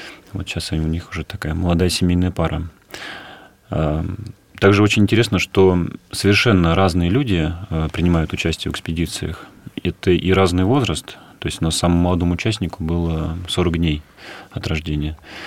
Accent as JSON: {"language": "Russian", "region": "Moscow", "country": "Russia", "tie": "born there", "said": "я родился в России, в Москве"}